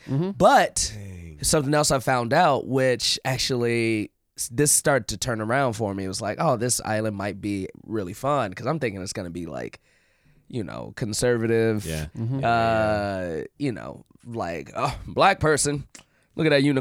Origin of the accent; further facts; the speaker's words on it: Chicago, Illinois, United States; Then we get to Provincetown, and mind you, I'm from Chicago. So, like, that's a big city, major city.